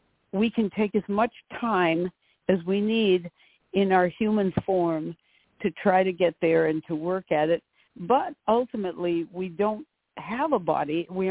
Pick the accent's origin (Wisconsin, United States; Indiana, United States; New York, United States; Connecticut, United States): Connecticut, United States; North Haven; his book happens to have been published in a town right next to my hometown, North Haven, Connecticut.